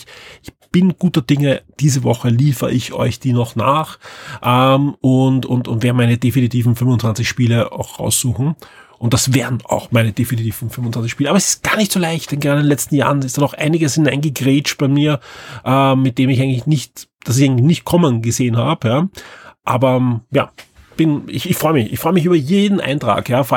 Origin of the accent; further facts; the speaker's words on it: Vienna, Austria; meinem Wintergewand, das ich als Wiener natürlich nicht so oft brauche